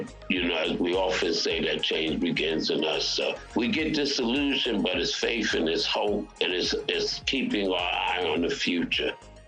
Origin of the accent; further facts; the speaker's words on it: New York, United States; I grew up in New York. I was never in a segregated school